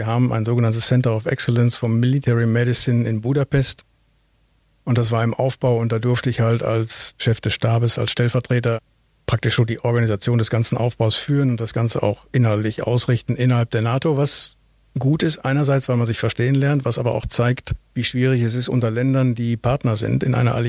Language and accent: German; Münster, North Rhine-Westphalia, Germany; Bei mir war das in meiner Heimatstadt in Münster damals